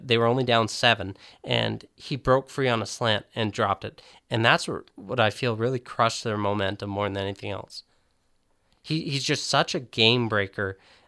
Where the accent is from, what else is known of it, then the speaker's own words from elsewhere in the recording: LaSalle, Ontario, Canada; LaSalle, Ontario.